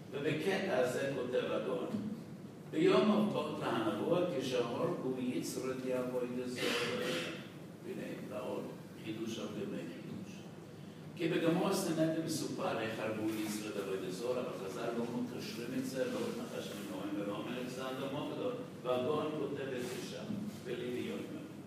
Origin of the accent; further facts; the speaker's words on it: United States; כשאנחנו גדלנו בבית כל פעם שראינו את העבר, והחיים בארצות הברית אז היו קשים מאוד, היה קשה להתפרנס